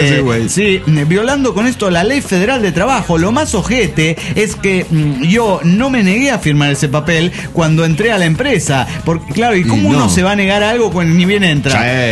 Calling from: Oaxaca, Mexico; de Oaxaca, residente en Monterrey.

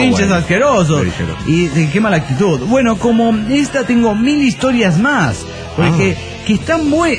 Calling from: Mar del Plata, Buenos Aires Province, Argentina; de Mar del Plata, Argentina.

